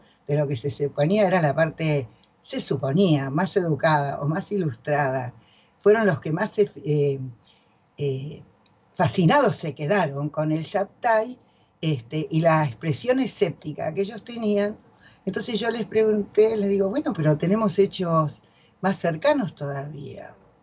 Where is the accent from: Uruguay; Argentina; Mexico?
Argentina; Buenos Aires Province; en mi pueblo no sabíamos ni siquiera que existían los sefaradín. Pero bueno, ese era un pueblito perdido en la provincia de Buenos Aires.